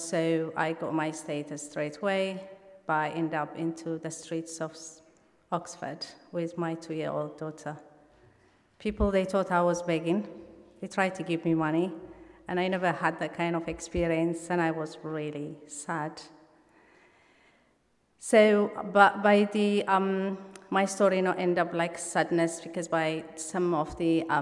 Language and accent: English; Eritrea; English is a second language; moved away as an adult; now in United Kingdom; I am from Eritrea. I'm a journalist. And I came to the UK when the war broke between Eritrea and Ethiopia.